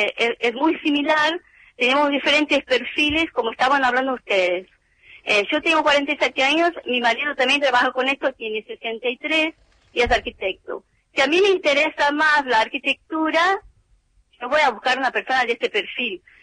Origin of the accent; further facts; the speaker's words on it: Brazil; Spanish is a second language; Soy de Brasil.